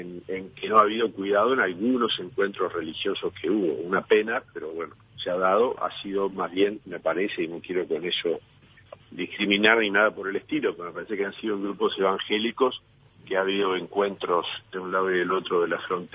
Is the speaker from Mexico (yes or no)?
no; Uruguay; somos uruguayos que estamos preocupados por nuestro pueblo, por nuestra gente